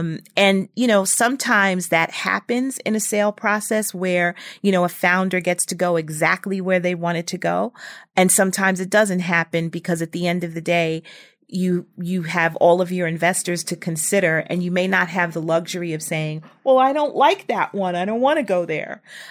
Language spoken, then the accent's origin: English; Brooklyn, New York, United States; he liked the fact that I was from Brooklyn and from his neighborhood.